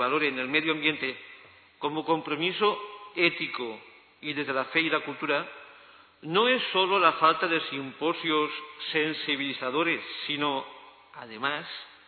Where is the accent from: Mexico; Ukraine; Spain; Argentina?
Spain; Valencia, Valencian Community; Miren, yo vengo de Valencia, saludo a los paisanos que hay por ahí